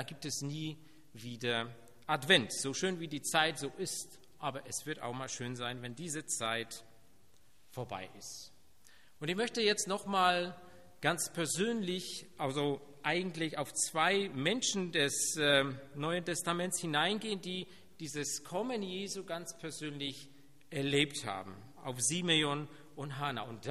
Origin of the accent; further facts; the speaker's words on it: Poland; moved away; Also ich komme ursprünglich aus Polen